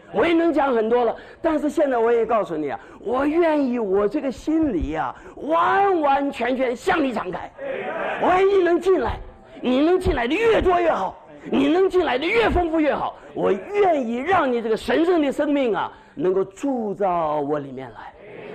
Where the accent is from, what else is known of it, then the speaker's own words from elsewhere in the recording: Shanghai, China; 上海人有道菜叫什锦炸锅，我是个上海人